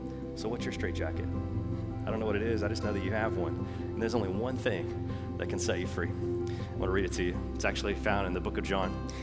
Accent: Bible Belt, United States; I would come home and then we grew up in the Bible Belt, right? So we would pray before every meal.

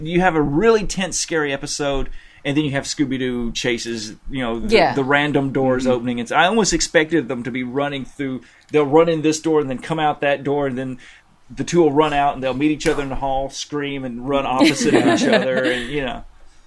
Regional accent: Alabama, United States; I grew up in Alabama, so Dragon Con was right next door, and I never got a chance to go

